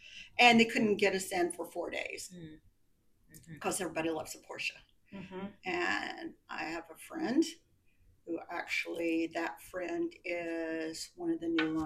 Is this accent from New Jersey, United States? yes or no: no; Indiana, United States; I'm from Indiana and it has never given me any problems ever